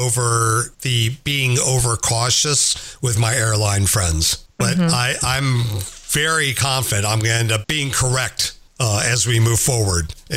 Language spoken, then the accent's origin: English; Maryland, United States; Got a voicemail from Alex in Maryland. My home